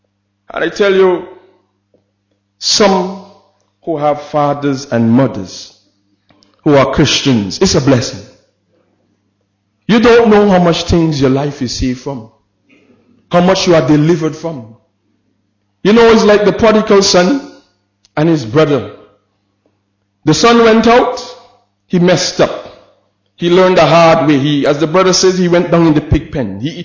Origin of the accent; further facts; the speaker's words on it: St. Kitts & Nevis; You know, I come from St. Kitts, and as a young lad, I say it before I got married, you know, every day we had a meeting.